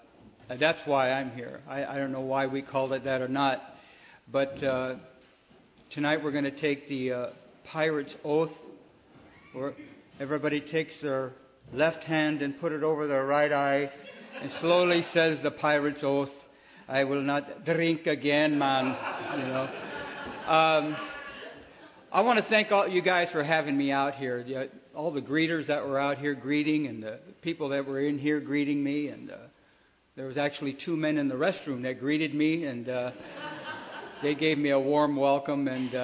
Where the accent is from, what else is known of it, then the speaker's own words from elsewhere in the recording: California, United States; also born or lived in Detroit; I was born in Detroit, and I came out to California when I was about 4 years old, and I was put in a foster home.